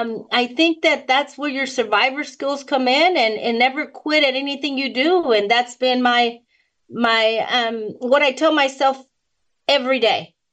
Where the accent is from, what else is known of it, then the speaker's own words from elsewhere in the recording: Dallas, Texas, United States; And I grew up born and raised in West Dallas, mm-hmm. in an 800 square feet home, 9 people, 1 bathroom.